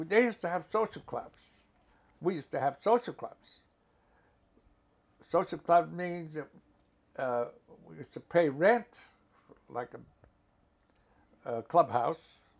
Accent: Brooklyn, New York, United States; But I had the best times when I was growing up in Brooklyn.

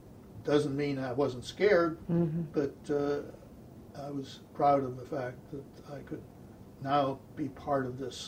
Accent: Germany; now in United States; We were officially classified and had to register as enemy aliens because we came from Germany.

